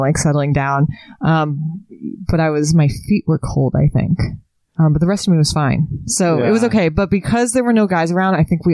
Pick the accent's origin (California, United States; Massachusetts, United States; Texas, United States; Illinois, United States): Massachusetts, United States; Boston; Which is funny because I'm from Boston.